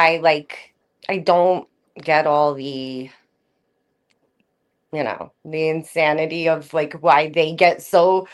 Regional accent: New Jersey, United States; Literally, first of all, I'm from New Jersey.

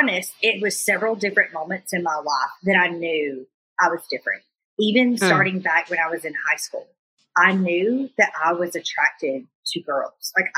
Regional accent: Alabama, United States; Oh, I grew up in Alabama.

